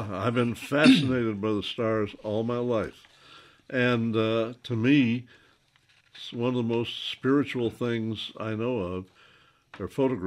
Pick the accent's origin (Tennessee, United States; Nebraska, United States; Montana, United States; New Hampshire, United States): Tennessee, United States; My home state has taken a turn for the worse.